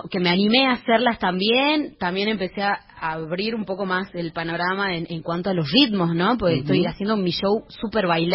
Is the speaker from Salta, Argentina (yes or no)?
yes; Salta, Argentina; yo como buena salteña